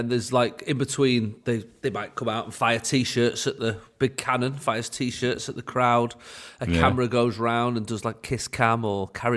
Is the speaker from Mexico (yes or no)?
no; Stoke-on-Trent, West Midlands, United Kingdom; a phrase from my hometown of Stoke-on-Trent that would be weird hearing anyone else say.